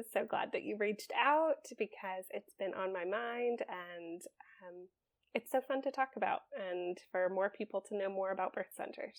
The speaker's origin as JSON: {"language": "English", "town": "Atlanta", "region": "Georgia", "country": "United States", "tie": "born or raised there", "said": "I grew up here in the Atlanta area, born and raised here, and then have kind of lived here, gone to college at Mercer in Atlanta"}